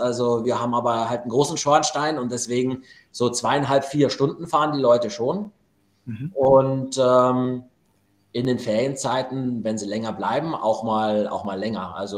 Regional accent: Munich, Bavaria, Germany; Und ich komme ursprünglich auch aus München.

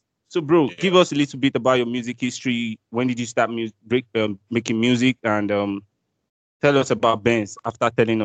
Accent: Delta, Nigeria; I'm actually from Delta State, Nigeria.

